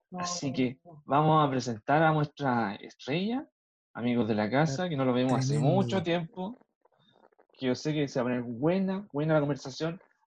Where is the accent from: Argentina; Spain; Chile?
Argentina; Yo soy de Argentina